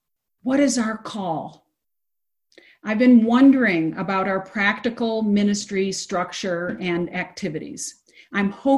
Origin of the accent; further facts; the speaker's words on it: Detroit, Michigan, United States; who hails from my hometown of Detroit